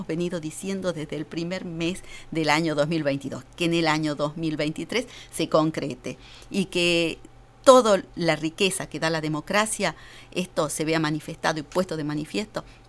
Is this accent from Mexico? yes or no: no; Argentina; porque como argentinos y argentinas sabemos que la tenemos